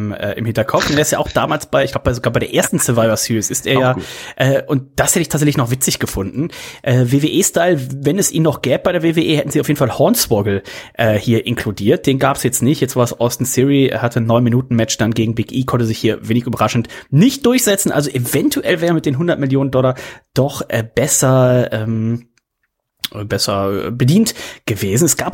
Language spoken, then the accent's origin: German; Leverkusen, North Rhine-Westphalia, Germany; Meine alte Heimat.